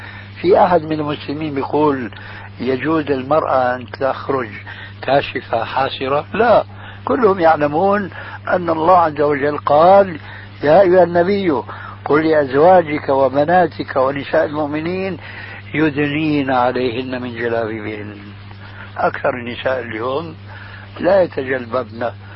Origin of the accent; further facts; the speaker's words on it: Syria; عندنا في سوريا إذا مات ميت في بيت وكلهم يحلقون اللحى